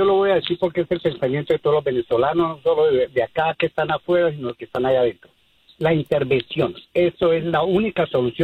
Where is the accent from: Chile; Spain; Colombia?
Colombia; yo soy colombiano